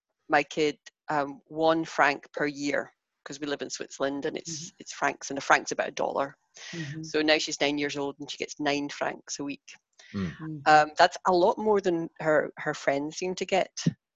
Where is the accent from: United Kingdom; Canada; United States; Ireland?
United Kingdom; Scotland; I'm Scottish. A lot of my friends, like in Scotland, it's a very generous society.